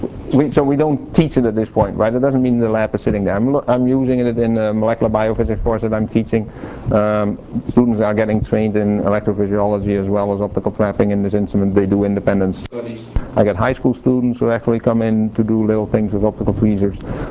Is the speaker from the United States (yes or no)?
no; Netherlands; but then I grew up in the Dutch system